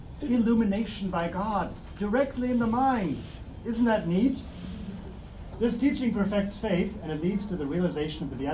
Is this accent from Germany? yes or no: yes; North Rhine-Westphalia, Germany; in Cologne, not far from my hometown in Germany